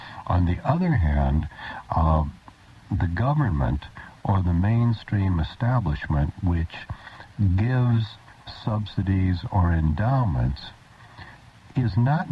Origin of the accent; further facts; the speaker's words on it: California, United States; I think maybe the fact that I grew up in Southern California.